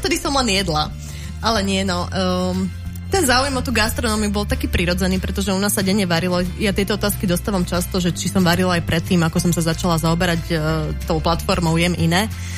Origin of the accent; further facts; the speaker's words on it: Martin, Žilina Region, Slovakia; Ja som Martinčanka